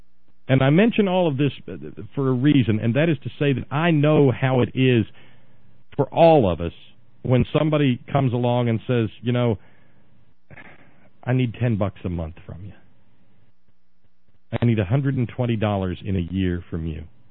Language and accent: English; United States; And you know what? As an American, that is an icky feeling.